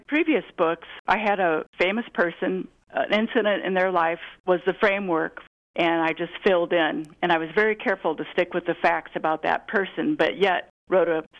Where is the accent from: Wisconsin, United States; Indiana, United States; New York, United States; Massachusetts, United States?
Indiana, United States; Fort Wayne; husband's from Fort Wayne too, we both say Fort Wayne, which is hilarious because in our hearts, we're from Fort Wayne.